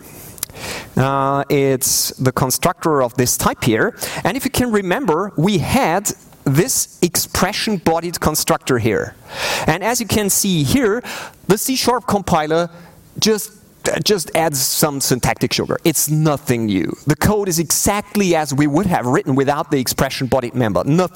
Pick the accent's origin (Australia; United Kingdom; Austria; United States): Austria; I come from Austria. I have a small company there.